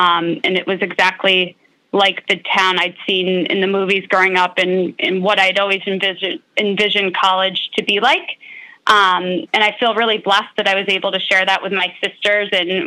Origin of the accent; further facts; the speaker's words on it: Connecticut, United States; I grew up in Southern Connecticut and looked at a lot of schools.